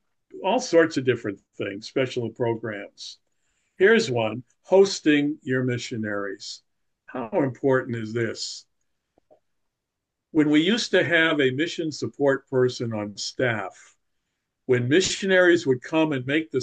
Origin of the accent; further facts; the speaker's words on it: Maine, United States; I'm from Maine.